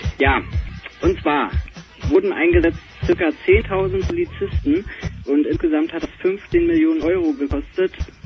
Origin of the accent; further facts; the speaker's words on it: Berlin, Germany; ich bin ein waschechter Berliner